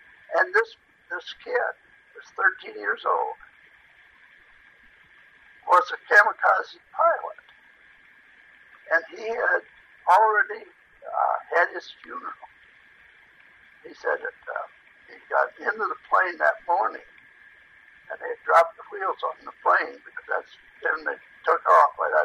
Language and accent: English; North Liberty, Indiana, United States; I was born in North Liberty, Indiana. That's about 15 miles south bend, and on a farm.